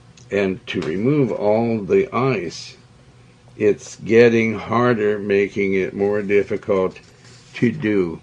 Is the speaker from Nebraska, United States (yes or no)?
no; Montana, United States; I went there to show them the trees, for I was raised up in Montana.